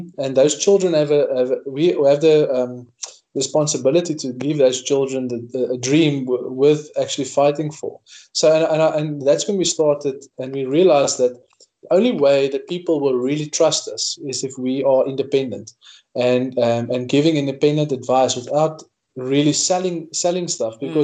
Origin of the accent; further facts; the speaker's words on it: Northern Cape, South Africa; I grew up in the Northern Cape, and everybody around us were always in agriculture.